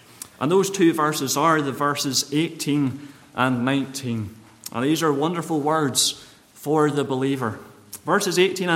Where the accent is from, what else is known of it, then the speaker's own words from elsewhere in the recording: London, United Kingdom; born there; also born or lived in Northern Ireland; I was born in London.